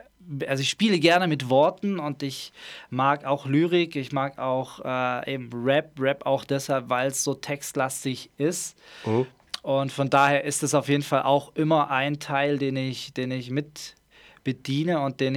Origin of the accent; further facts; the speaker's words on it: Schwäbisch Hall, Baden-Württemberg, Germany; Ich komme aus Schwäbisch Hall. Also ich bin hier groß geworden, aufgewachsen. Schulzeit hier komplett verbracht